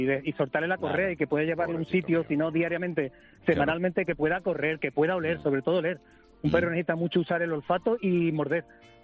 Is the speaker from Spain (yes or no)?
yes; Seville, Andalusia, Spain; soy de Sevilla, pero llamo desde un sitio maravilloso, si conocéis, que se llama La Peña de Arias Montano, en la sierra de Huelva, en Alhajas.